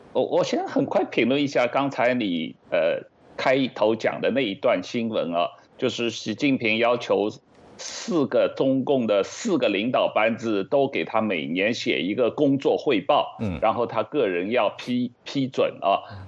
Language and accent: Chinese; China; 我记得我小时候在中国读小学的时候，当红小兵的时候